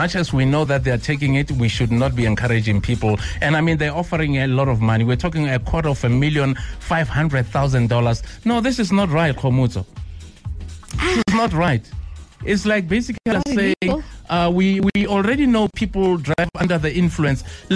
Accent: Soweto, Gauteng, South Africa; Yeah, I come from Pimville.

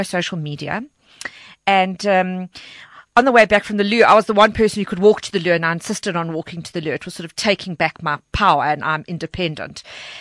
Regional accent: Walkerville, Eastern Cape, South Africa; Walkerville's my hometown. I'm very proudly from Walkerville.

